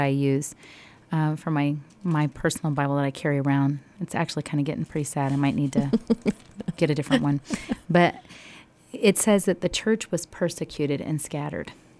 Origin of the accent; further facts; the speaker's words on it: the South, United States; I can't help that I'm from the South.